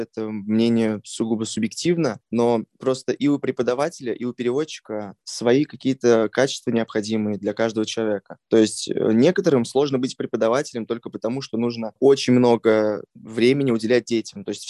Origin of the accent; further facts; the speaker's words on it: Saratov Oblast, Russia; я из области, из Саратовской области, и единственным разумным решением и удобным для меня переехать было в Саратов, а не в какой-то другой город, потому что очень близко к моему дому.